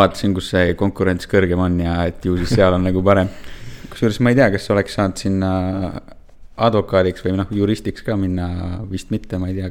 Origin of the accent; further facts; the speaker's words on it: Haapsalu, Lääne County, Estonia; ja mina sündisin siis Haapsalus ja olen ka Haapsalu Viidemeli gümnaasiumis käinud.